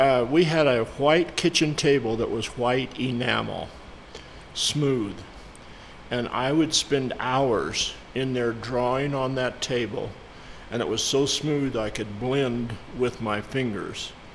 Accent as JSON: {"language": "English", "town": "Lamar", "region": "Colorado", "country": "United States", "tie": "born or raised there", "said": "Well, I grew up in Lamar, Colorado, southeastern Colorado, for those who don't know."}